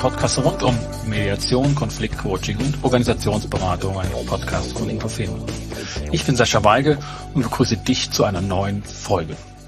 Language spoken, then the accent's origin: German; Saxony, Germany; Ich komme aus dem Erzgebirge